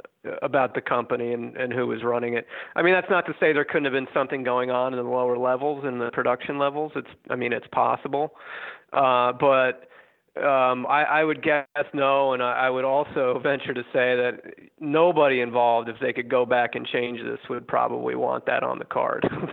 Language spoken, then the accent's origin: English; New Jersey, United States; I would have been 11 years old growing up in North Jersey.